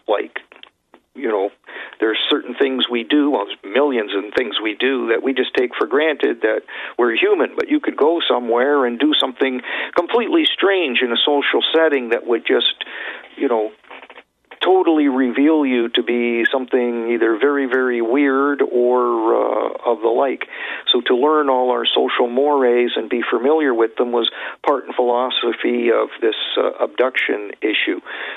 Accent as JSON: {"language": "English", "country": "Canada", "said": "from Canada."}